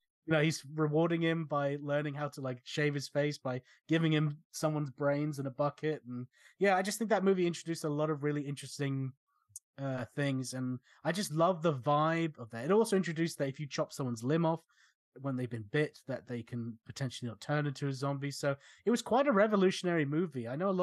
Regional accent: England, United Kingdom; because, well, I'm English.

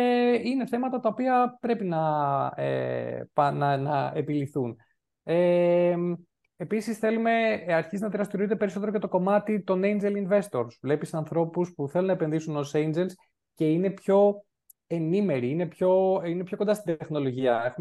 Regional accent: Patras, Western Greece, Greece; now in Athens, Greece; παρότι μεγάλωσα στην Πάτρα.

